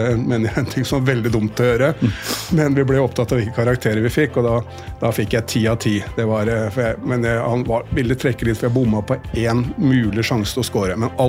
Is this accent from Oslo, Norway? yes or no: yes; Oslo, Norway; Jeg vokste opp på Ila Boltløkka, som var kjerneområdet I Frigg den gangen.